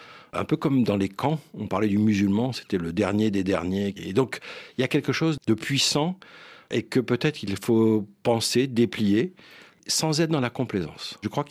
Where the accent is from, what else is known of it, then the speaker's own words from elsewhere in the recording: Cannes, Provence-Alpes-Côte d'Azur, France; Moi, je suis né à Cannes. J'y ai passé mes 17 premières années, puis j'ai fini de faire mes études à Paris.